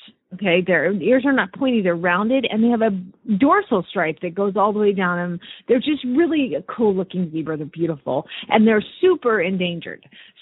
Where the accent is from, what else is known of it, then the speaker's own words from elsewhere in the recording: Atlanta, Georgia, United States; I'm from Atlanta, girl.